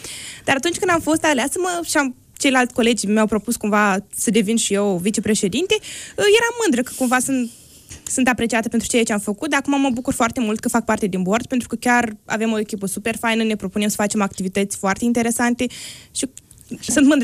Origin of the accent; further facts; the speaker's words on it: Soroca, Soroca District, Moldova; Eu sunt din Republica Moldova și în orașul de unde sunt eu, din Soroca, era organizații de tineret, asociații, consilii ale tinerilor